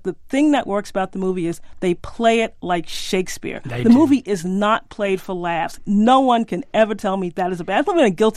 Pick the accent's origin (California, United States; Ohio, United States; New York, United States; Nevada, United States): New York, United States; You know, I grew up in New York, and if you grew up in New York, you spend a lot of time cutting school to go down to 42nd Street to watch kung fu movies.